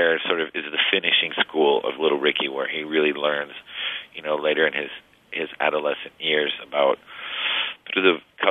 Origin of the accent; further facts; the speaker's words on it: Miami, Florida, United States; But growing up in Miami, which is a lot of what the book is sort of discussing, you know, it was like growing up between two imaginary worlds.